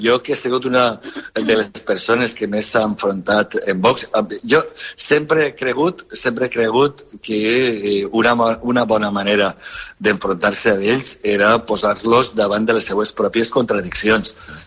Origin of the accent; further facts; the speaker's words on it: Sueca, Valencian Community, Spain; un veí meu, del meu poble, de Sueca.